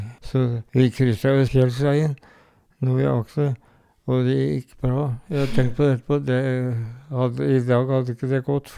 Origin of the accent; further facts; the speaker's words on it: Skoger, Buskerud, Norway; i og med at jeg bodde i Skoger, så måtte jeg til Tønsberg. Så det var det som var sykehuset for de hjemme i Skoger eller Skauer, som vi sa.